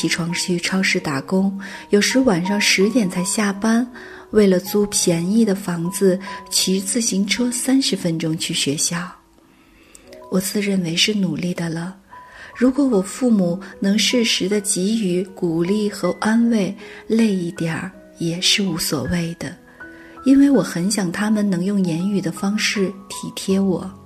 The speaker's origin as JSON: {"language": "Chinese", "region": "Hunan", "country": "China", "tie": "born or raised there", "moved": "as an adult", "lives_now": "Japan", "said": "我家乡在湖南，父母都是中学老师，我大学读日语，曾来日本做了1年交换生，所以毕业后来这儿继续读研。"}